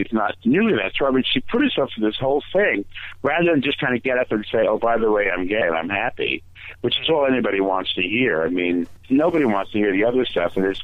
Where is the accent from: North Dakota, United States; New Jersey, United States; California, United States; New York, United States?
New Jersey, United States; Which, whenever I come back here, because I'm from Jersey, I come back here and I go, why does it remind me of, oh, it's the humidity, that's why.